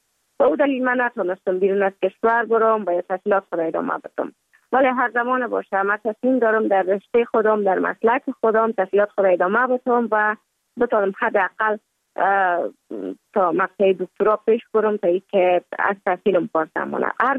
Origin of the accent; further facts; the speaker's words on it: Kabul, Afghanistan; also born or lived in Mazar-i-Sharif; بعد از تولد ما تا 5 سالگی ما در مزار بودیم، بعد ناقل کابل شدیم چون به اساس کاربار که پدر جانم داشت ما در کابل زندگی نکردیم و ما مکتب در اونجا خواندم. دوره طفولیت ما در کابل سپری کردیم